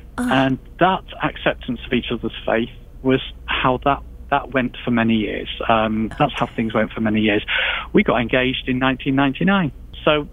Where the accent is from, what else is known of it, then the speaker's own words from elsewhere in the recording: England, United Kingdom; I was born in 1967